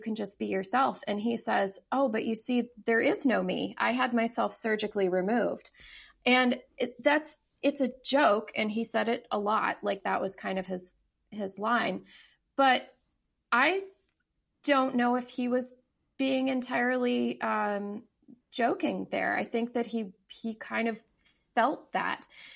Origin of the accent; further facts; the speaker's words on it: Laredo, Texas, United States; And I grew up in Laredo, Texas, which is on the border.